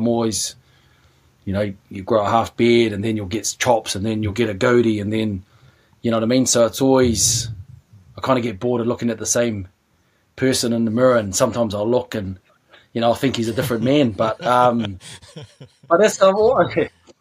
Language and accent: English; Upper Hutt, Wellington, New Zealand; also born or lived in Naenae; So I was born in Nainai, which is in Wellington, and then I moved to Upper Hutt when I was five